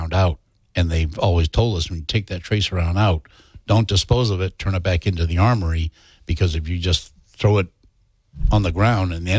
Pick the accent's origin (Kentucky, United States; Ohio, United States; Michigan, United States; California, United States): California, United States; Long Beach; I transferred my score to California, where I grew up in Long Beach.